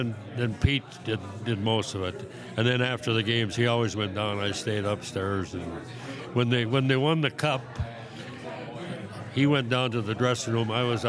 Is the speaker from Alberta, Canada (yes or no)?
yes; Lethbridge, Alberta, Canada; I grew up in Lethbridge